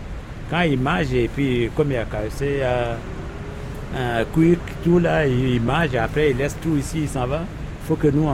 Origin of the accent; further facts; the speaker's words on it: Côte d’Ivoire; now in Paris, France; Oui, moi, je suis de la Côte d'Ivoire, je sais.